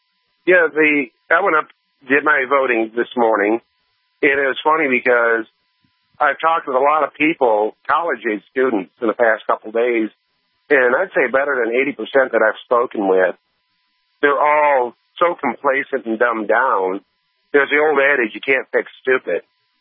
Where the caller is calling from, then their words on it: Texas, United States; Yes, good afternoon. I'm calling from the Great Republic of Texas.